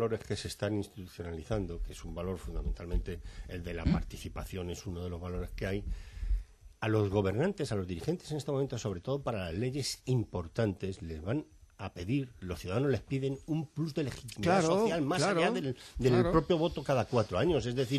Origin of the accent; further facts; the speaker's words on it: Villaviciosa de Odón, Community of Madrid, Spain; Hoy es la fiesta grande en mi pueblo, en Villaviciosa de Odón